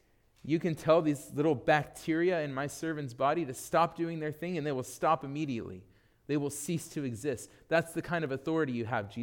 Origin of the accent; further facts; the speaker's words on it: United States; Like, and I'm not even like TSA. Like, you know, I'm just an American, you know?